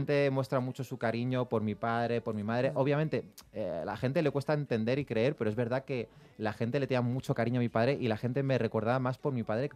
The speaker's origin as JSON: {"language": "Spanish", "country": "Spain", "tie": "born or raised there", "said": "yo nací en España, me crié en España"}